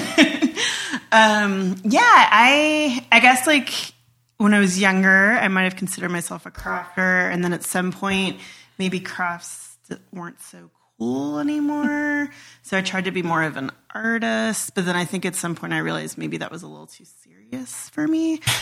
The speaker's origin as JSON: {"language": "English", "town": "Atlanta", "region": "Georgia", "country": "United States", "said": "I'm from Atlanta and I've lived here forever, but I moved away very briefly just for a few months with my husband to his hometown in Paducah, Kentucky."}